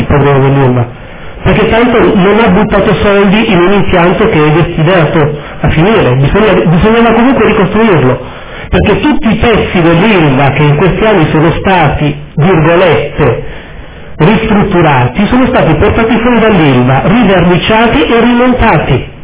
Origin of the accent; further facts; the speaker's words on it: Taranto, Apulia, Italy; Sono di Taranto, anche se non ci vivo, ma questo è stato. Ero lì.